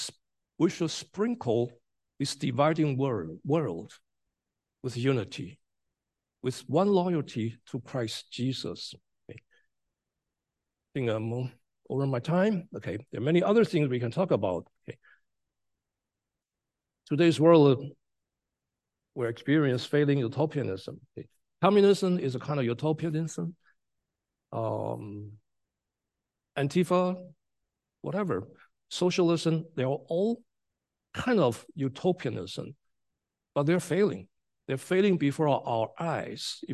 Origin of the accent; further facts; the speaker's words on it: Taiwan; People from Taiwan, actually, people from Taiwan, I'm from Taiwan, okay.